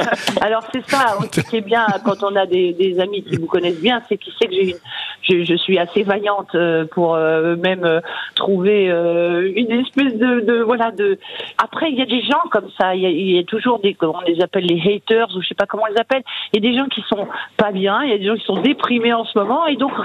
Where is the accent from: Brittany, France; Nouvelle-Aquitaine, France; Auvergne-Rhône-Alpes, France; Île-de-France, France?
Île-de-France, France; Paris; je suis bobo, voilà, je suis parisienne, je suis confinée